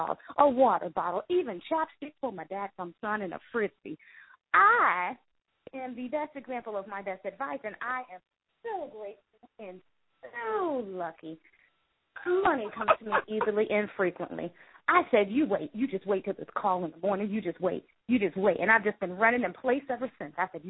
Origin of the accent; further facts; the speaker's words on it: Alabama, United States; Oh, I'm sorry. This is … from Alabama.